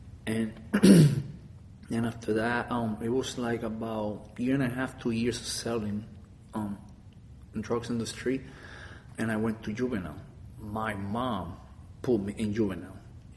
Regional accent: Cabo Rojo, Puerto Rico; English is a second language; And from there, my life, I moved from Cabo Rojo to Mayagüez. I was already 17 to going to turn 18.

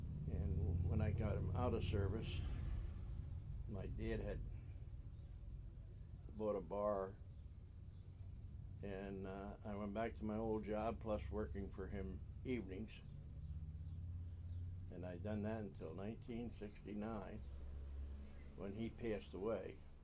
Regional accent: Rossman, New York, United States; I was born in Rossman, New York. That's in the, comes under the town of Scottville. In a paper mill district. Born at home. Went to school in Stockport, a three-room school

